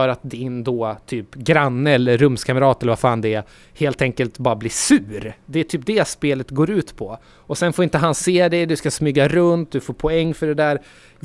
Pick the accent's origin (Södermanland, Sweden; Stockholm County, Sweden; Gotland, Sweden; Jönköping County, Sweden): Södermanland, Sweden; från mina trakter där jag kommer från, de sörmländska skogarna. Jag är inte född i skogen